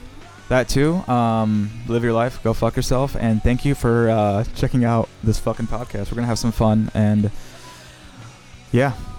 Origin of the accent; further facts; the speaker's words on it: Chicago, Illinois, United States; especially in the Chicagoland area, because we're from Chicago.